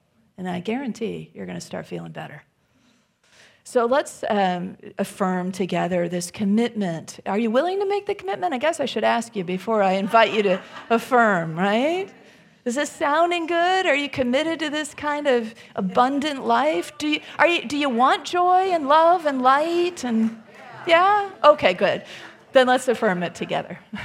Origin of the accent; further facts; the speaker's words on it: Midwest, United States; And it's chilly. I'm from the Midwest.